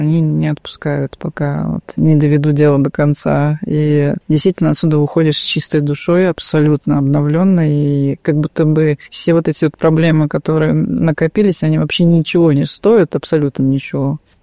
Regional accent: Moscow, Russia; Я москвичка.

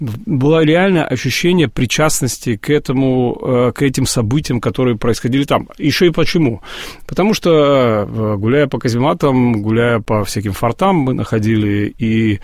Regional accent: Brest, Brest Region, Belarus; все мое детство прошло, я вырос в Бресте, и фактически мы пацанами по казематам Брестской крепости, активно лазили

